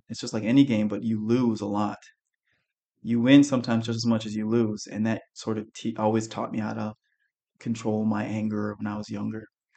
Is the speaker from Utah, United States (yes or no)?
no; Minnesota, United States; also born or lived in Washington, D.C.; now in South Korea; I am 31 years old. I'm from the U.S., originally from Washington, D.C., but I grew up in Minnesota. And I have been living here in Korea for about, on and off, 10 years.